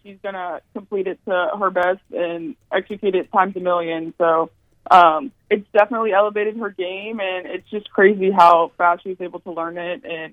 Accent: Florida, United States; I'm from Florida, so I definitely know what puka

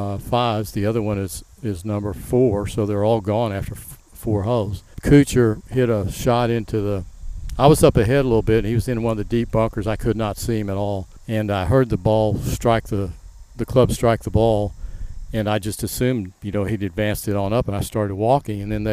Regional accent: Oklahoma City, Oklahoma, United States; he was pretty close to where I grew up over in Oklahoma City.

